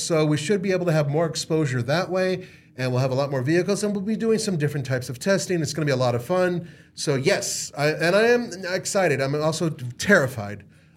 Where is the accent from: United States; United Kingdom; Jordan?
United States; California; now in Colorado, United States; So I was originally from California. I've been in Colorado for 22 years.